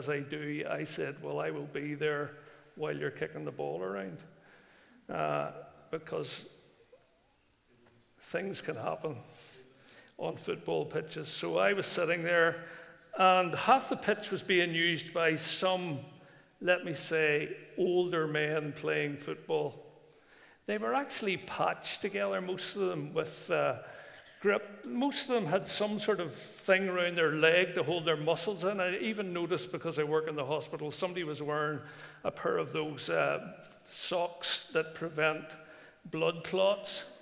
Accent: Ballywalter, Northern Ireland, United Kingdom; I'm from Ballywalter

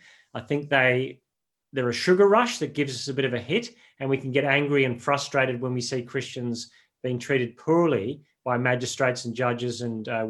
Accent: Northern Ireland, United Kingdom; moved away as an adult; now in Australia; I grew up in Northern Ireland and it's a very different experience to living in Australia, but we were very clearly marginal as Christians in Australia from the time I arrived in Australia in the 70s.

